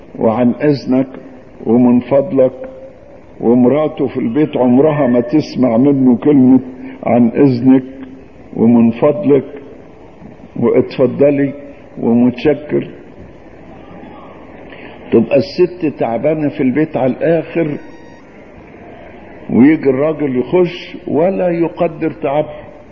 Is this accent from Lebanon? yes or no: no; Upper Egypt, Egypt; ده عندنا في الصعيد